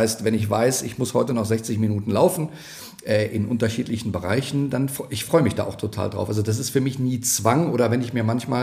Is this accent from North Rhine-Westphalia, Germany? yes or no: yes; Cologne, North Rhine-Westphalia, Germany; jetzt wir als Kölner